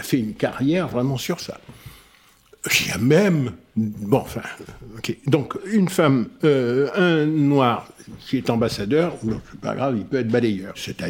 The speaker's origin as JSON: {"language": "French", "country": "France", "said": "que je paye moi aussi en tant que Français"}